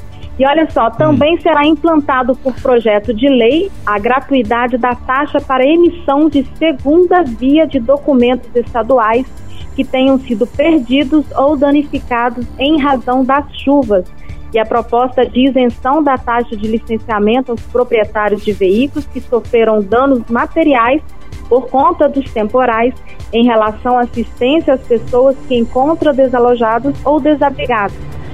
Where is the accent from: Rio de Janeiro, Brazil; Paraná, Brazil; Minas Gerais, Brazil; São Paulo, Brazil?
Minas Gerais, Brazil; Eu sou bem mineira mesmo.